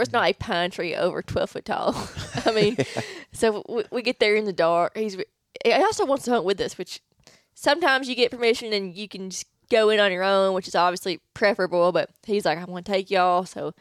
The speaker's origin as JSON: {"language": "English", "region": "Arkansas", "country": "United States", "said": "I said, hey, you know, I'm from Arkansas."}